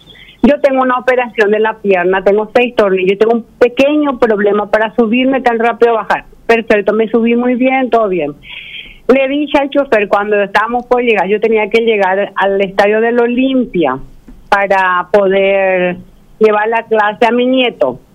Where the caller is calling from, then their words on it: Luque, Central, Paraguay; soy de Luque.